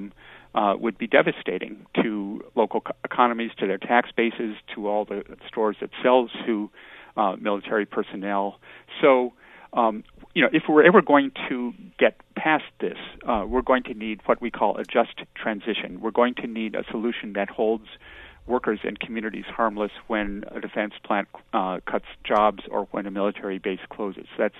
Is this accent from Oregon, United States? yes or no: no; Massachusetts, United States; And to give you one example from my home state, Massachusetts.